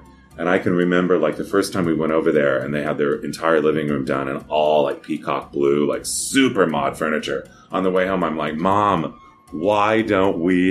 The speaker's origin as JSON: {"language": "English", "town": "Ontario", "region": "California", "country": "United States", "tie": "born or raised there", "said": "Number one, I grew up in Ontario, California."}